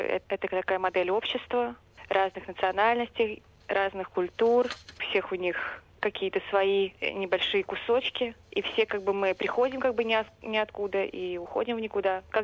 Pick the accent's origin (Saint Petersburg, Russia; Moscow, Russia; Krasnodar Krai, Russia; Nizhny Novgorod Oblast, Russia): Moscow, Russia; also born or lived in Naro-Fominsk; Я родилась под Москвой, это город Наро-Фоминск. Потом мы переехали в Москву, и до 22 лет я жила все время в Москве.